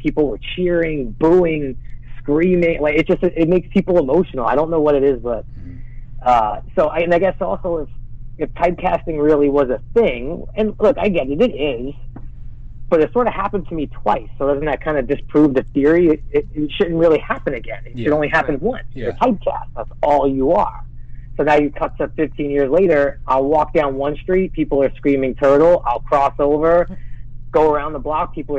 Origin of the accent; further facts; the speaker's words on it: Brooklyn, New York, United States; I grew up in Brooklyn, and we had some similar interests